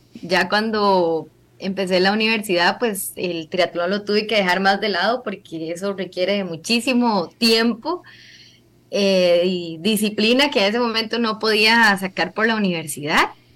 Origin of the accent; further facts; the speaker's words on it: Alajuela, Costa Rica; now in Tres Ríos, Costa Rica; Aquí nací, aquí crecí. Hace 9 años, 10 años aproximadamente, me fui a vivir a Tres Ríos, un cambio total y radical en temas de clima y demás, ¿verdad? Ya tengo 10 años de estar por esos lados